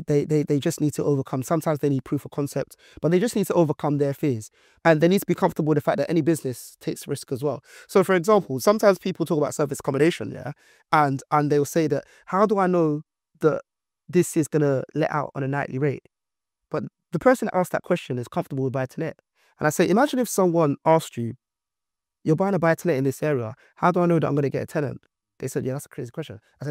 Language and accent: English; Nigeria; I'm actually from Nigeria